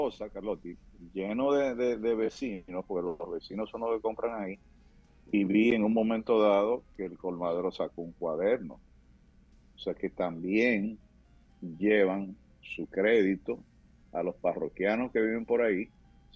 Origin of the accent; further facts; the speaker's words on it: Dominican Republic; nosotros los dominicanos, somos dueños de New York